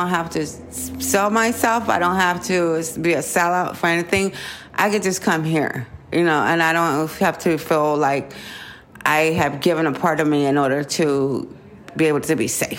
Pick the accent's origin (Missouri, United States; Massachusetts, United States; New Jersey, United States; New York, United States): New York, United States; Bronx; also born or lived in Baltimore / Palm Desert; I'm from the South Bronx, New York. You know, I was raised by my grandmother and then moved to Baltimore, Maryland, ended up in California. I did great in Palm Desert, was out there for 18 years, had a place, everything.